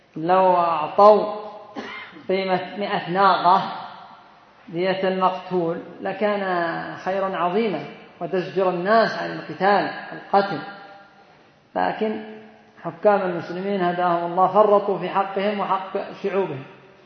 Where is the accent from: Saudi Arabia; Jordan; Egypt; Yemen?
Yemen; هذا ملايين عندنا في اليمن وبعض الدول